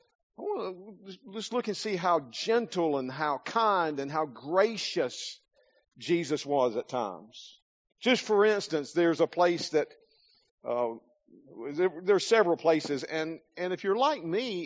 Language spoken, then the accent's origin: English; Southern US, United States; moved away; But if you go anywhere close to where I'm from, you might hear this: bless their heart.